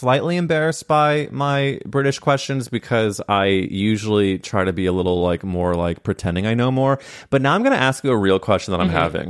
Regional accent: Midwest, United States; And I came from a very conservative place when you really look at it. I came from the Midwest

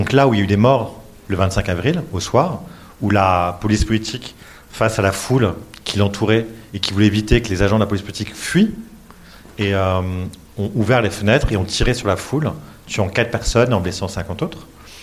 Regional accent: Normandy, France; je vais faire mon côté normand, parce que je suis normand d'origine

